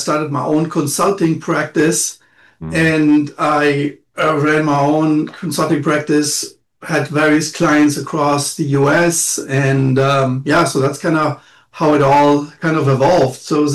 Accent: Germany; moved away as an adult; now in United States; I was a very successful tennis player in Germany. You know, I grew up in the Boris Becker era.

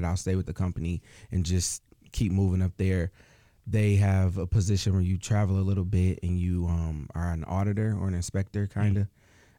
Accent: Lansing, Michigan, United States; So originally, I mean, I'm from Lansing.

